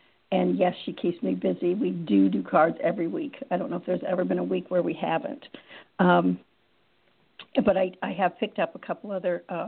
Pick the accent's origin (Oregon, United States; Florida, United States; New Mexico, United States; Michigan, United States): Michigan, United States; now in Ohio, United States; I'm originally from Michigan, but I've been in Ohio for many, many, many years, so it is now my home.